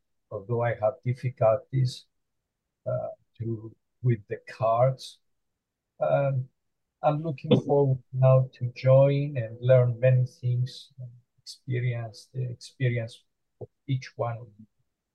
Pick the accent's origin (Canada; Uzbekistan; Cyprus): Cyprus; moved away as an adult; also born or lived in Italy; now in United States; because it's easier. I was born in Cyprus in the Mediterranean Sea, where I spent most of my life.